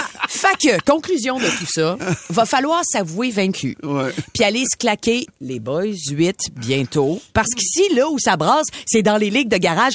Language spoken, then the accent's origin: French; Quebec City, Quebec, Canada; Je sais jamais comment le dire, je viens de Québec.